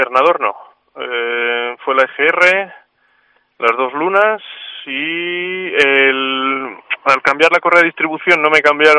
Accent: Cuéllar, Castile and León, Spain; Desde Cuéllar, concretamente

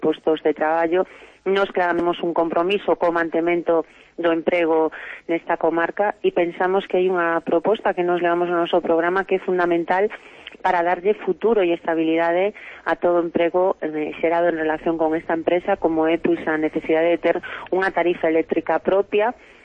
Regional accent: Galicia, Spain; nós, como galegos e galegas, non nos beneficiamos da producción de enerxía eléctrica

